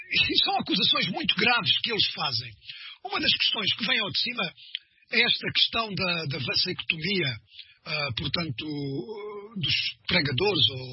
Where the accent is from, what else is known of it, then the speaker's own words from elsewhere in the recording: Mozambique; talvez mesmo mais, por exemplo, do que em Moçambique, de onde eu sou